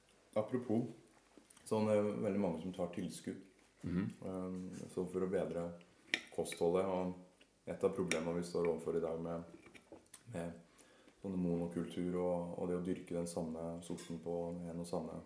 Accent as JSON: {"language": "Norwegian", "region": "England", "country": "United Kingdom", "tie": "born or raised there", "said": "Ja, jeg har vokst opp på England, og bader mest I elver og innsjøer og sånne ting."}